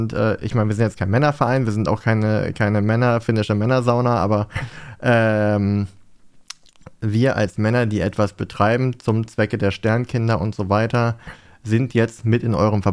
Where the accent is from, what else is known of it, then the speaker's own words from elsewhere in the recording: Northern Germany, Germany; Ich als Norddeutscher